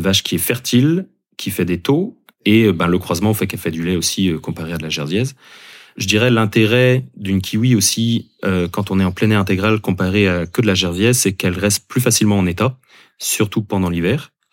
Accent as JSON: {"language": "French", "town": "Gourin", "region": "Brittany", "country": "France", "said": "je suis originaire de Gourin, j'ai 30 ans. J'ai fait mes études à Gourin jusqu'à la seconde."}